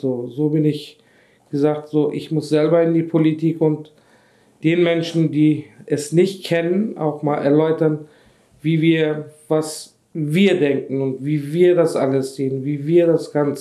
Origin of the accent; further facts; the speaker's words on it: Wilhelmsburg, Hamburg, Germany; Wilhelmsburg ist mein Dorf, wo ich meine Freunde, meinen Umkreis habe und das macht es aus. Das ist dann für mich auch Heimat am Ende.